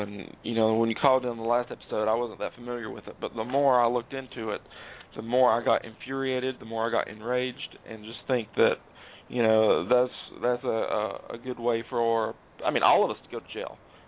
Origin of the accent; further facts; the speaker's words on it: the South, United States; now in Atlanta, United States; I live in Atlanta, Georgia. I'm from the South.